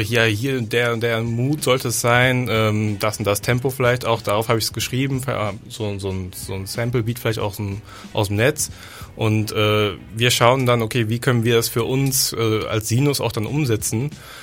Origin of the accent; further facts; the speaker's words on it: Belize; ich bin groß geworden, ich komme selber aus Belize, Mittelamerika